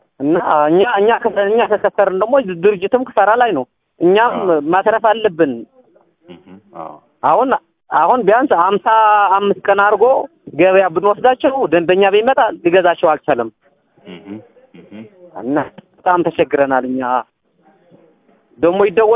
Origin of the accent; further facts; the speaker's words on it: Axum, Tigray, Ethiopia; ከትግራይ ክልል ነኝ እንደውለው፣ ከአክሱም።